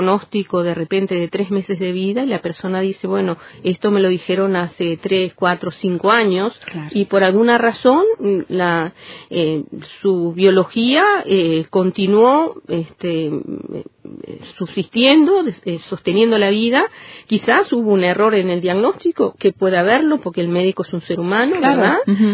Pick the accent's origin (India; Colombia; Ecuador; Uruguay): Uruguay; Nosotros somos, como ciudadanía uruguaya, los que tenemos que influenciar a nuestros representantes